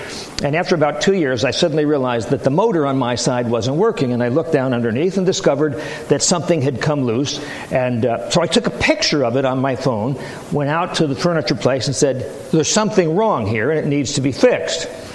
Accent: Newburgh, New York, United States; We were engaged, and I grew up in Newburgh, New York, and so Nancy was home in the area, and there was a county fair.

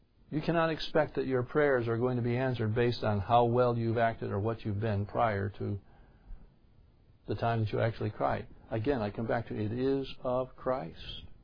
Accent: New York, United States; Back in where I grew up in New York, in the fall, late October, the blackbirds would congregate

